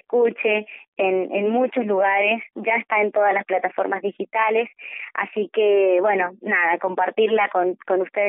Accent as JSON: {"language": "Spanish", "region": "San Juan", "country": "Argentina", "said": "quiero de alguna manera mostrarle al país y al mundo que así es mi tierra, cómo es, cómo son sus paisajes, su gente, nuestra gente, ¿no? La gente de sanjuanina es muy especial"}